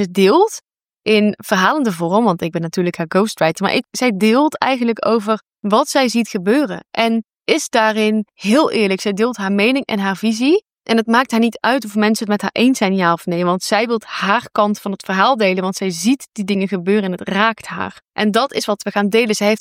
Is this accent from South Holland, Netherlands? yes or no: no; Breda, North Brabant, Netherlands; ik kom dus uit Breda. Ik woon heel mijn leven al in Brabant.